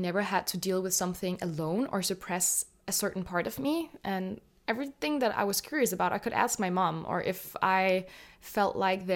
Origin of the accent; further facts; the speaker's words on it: Denmark; I grew up in Denmark with the culture that I did, and that I grew up in an atheist household